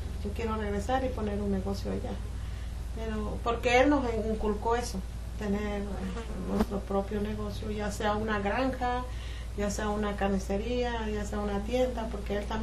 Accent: Mexico; born or raised there

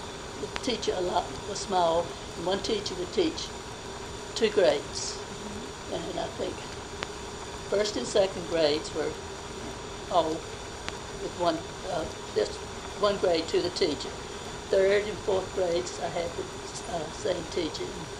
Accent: North Carolina, United States; In Edgecombe County, North Carolina.

